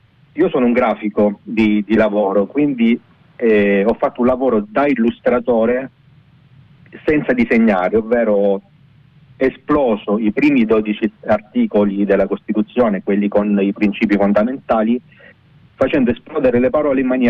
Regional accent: Apulia, Italy; Una di queste è il greco che si parla in Salento, io sono salentino di origine.

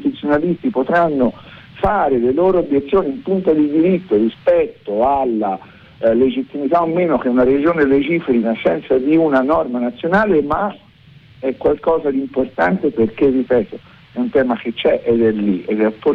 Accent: Tuscany, Italy; lo dico da toscano

